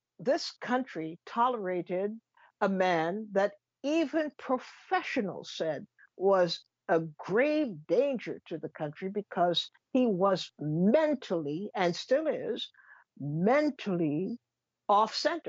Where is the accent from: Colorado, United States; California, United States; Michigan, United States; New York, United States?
New York, United States; I'm from New York.